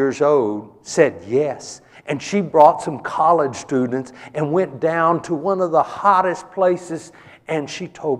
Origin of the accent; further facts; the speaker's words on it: Texas, United States; I think he was putting me down when he said I'm from Texas. That didn't sound like a compliment. But he's saying, if God can redeem a sorry Texan, what could he do with someone from this fine state?